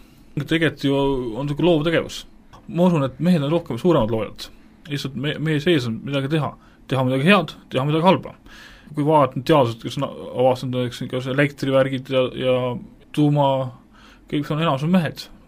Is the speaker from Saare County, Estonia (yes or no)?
yes; Saare County, Estonia; Mina olen siis Saaremalt, nii et olen 30-aastane ja olen abielus, üle 2 aastat juba, jah.